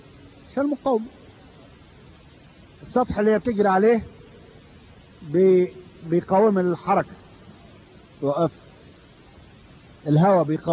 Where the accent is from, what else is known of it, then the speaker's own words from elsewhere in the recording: Egypt; سموه بلية عندنا في مصر، عندكم يسموه طلبة